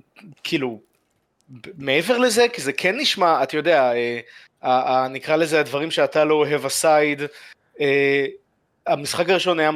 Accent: Ra'anana, Central District, Israel; אני רגיל במקור מרעננה, זה הסטנדרטים שאני רגיל להם.

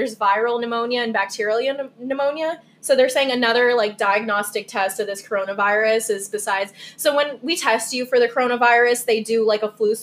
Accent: New Jersey, United States; like my hometown in New Jersey is becoming under lockdown. Mm-hmm. Like it's not so serious here in Florida yet.

